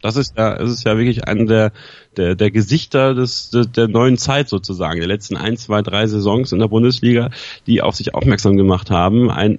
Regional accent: Germany; muss ich als Deutscher das mitmachen, weil es gibt andere Probleme in Deutschland

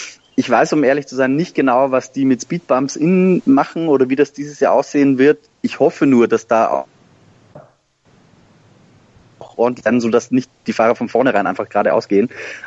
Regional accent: Austria; ich bin Österreicher

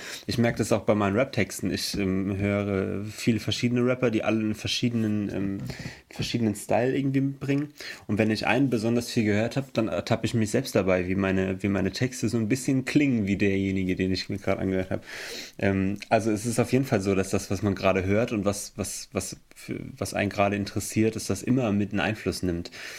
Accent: Emmelshausen, Rhineland-Palatinate, Germany; Wir kommen aus Emmelshausen, das ist im Hunsrück. Das ist etwa, Emmelshausen ist etwa eine halbe Stunde Autofahrt weg von Koblenz

